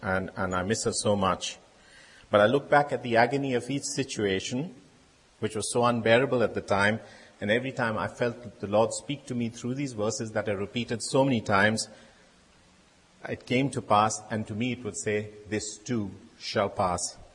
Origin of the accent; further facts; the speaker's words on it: India; We, as a young child in India, or a young boy growing up in India, I was an army brat.